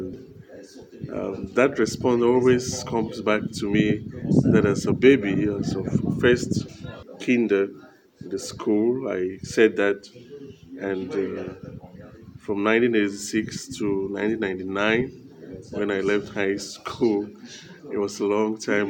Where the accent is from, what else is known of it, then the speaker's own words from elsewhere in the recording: Cameroon; born there; I was born in Cameroon, in Africa, and my vocation is tied to my Christian upbringing, especially by in my family.